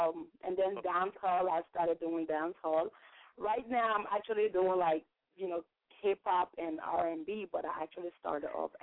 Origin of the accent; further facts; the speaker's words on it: Liberia; also born or lived in Guinea; Well, I was born and raised in Liberia, and moved to Guinea a little bit. Spent a couple of years there, and while I was there, I learned a couple of languages there.